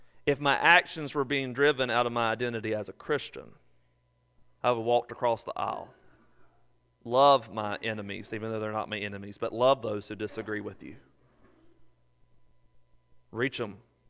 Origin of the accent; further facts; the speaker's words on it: North Carolina, United States; I'm sad to say that growing up in Randolph County, I understood that one party was good, the Republicans.